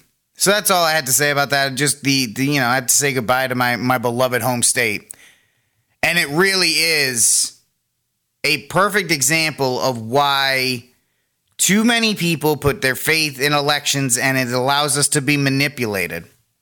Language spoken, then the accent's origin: English; Rhode Island, United States; For me personally, I have to give up my home state of Rhode Island.